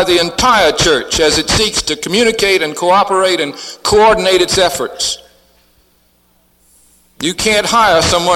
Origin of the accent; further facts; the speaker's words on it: the South, United States; accent: southern; And let it be understood in my most southern accent